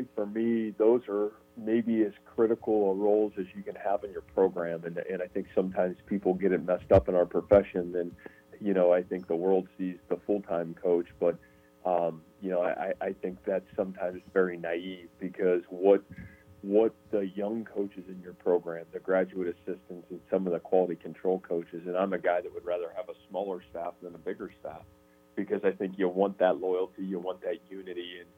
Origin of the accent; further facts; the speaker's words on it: Massillon, Ohio, United States; And Jeff's from my hometown, Massillon, Ohio